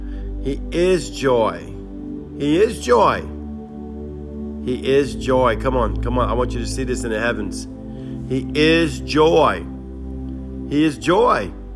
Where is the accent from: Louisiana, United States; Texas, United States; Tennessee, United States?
Louisiana, United States; New Orleans; I'm from New Orleans, y'all. We eat around everything, you know.